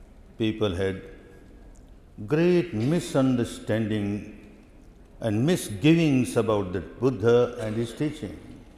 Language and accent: English; Myanmar; I was fortunate that I was born in Dhamma land, Myanmar. I was brought up in this Dhamma land, Myanmar. But I was born in a very staunch, conservative Hindu family